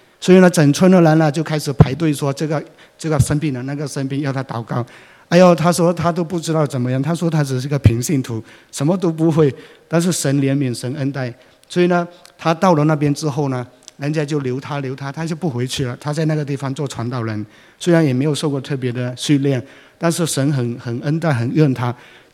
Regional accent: Sarawak, Malaysia; 我就讲说我是从喇烂江来的，喇烂江是我们东马来西亚最长的 一条河流

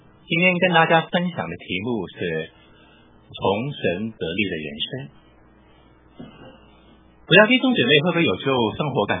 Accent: Hong Kong; 我是在香港出生长大，我在香港中学的时候就信了主

